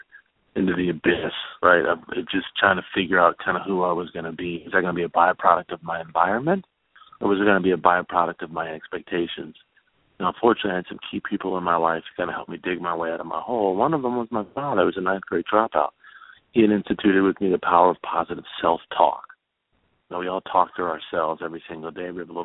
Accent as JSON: {"language": "English", "town": "Washington", "region": "District of Columbia", "country": "United States", "tie": "born or raised there", "said": "But so I grew up in Washington, D.C., and, you know, feeling like I really didn't belong."}